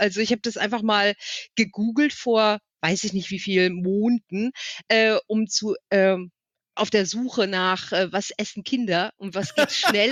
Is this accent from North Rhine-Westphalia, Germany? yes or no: yes; Wipperfürth, North Rhine-Westphalia, Germany; now in Alsfeld, Germany; Wipperfürth, also meine Heimatstadt, hat, glaube ich, 25.000.